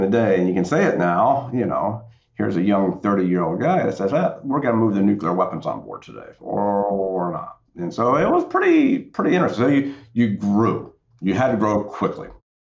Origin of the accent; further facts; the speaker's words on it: North Carolina, United States; I grew up in Central North Carolina and got a liberal arts degree.